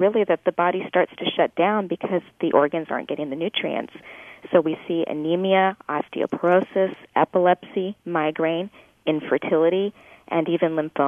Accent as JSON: {"language": "English", "town": "Los Angeles", "region": "California", "country": "United States", "said": "And we're from Los Angeles, so he saw allergists, and he saw ENTs, and he saw his primary care physician, his pediatrician"}